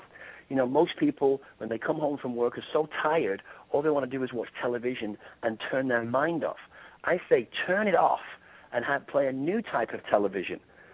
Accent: England, United Kingdom; soccer because I grew up with that in England.

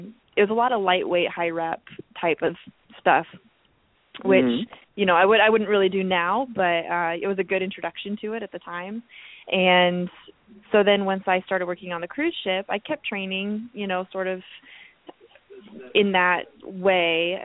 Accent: Granger, Iowa, United States; also born or lived in Des Moines, United States; I'm from Des Moines, born and bred. I actually grew up in Granger, little bitty town up north of Des Moines.

